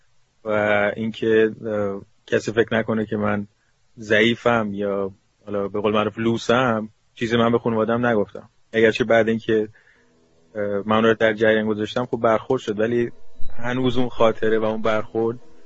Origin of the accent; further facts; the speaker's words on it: Iran; now in Atlanta, United States; من یک بلوچ ایرانی هستم، ولی قبل اینکه ایرانی یا بلوچ باشم یه انسانم